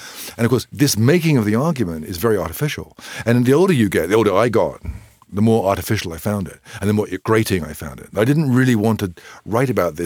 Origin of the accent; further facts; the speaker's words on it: England, United Kingdom; now in Southeast Asia; But of course, I'm more English than Irish in terms of upbringing and education.